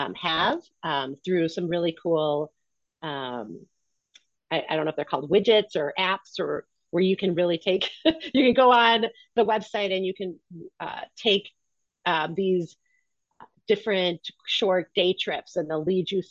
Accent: Milwaukee, Wisconsin, United States; No, I'm from Milwaukee.

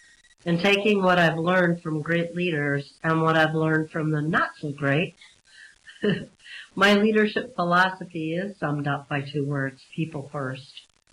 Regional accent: Chippewa Falls, Wisconsin, United States; now in Hebron, United States; Well, I hail from the great state of Wisconsin. I was born and raised in Chippewa Falls. I now live just over the border in Hebron, Illinois, with my husband.

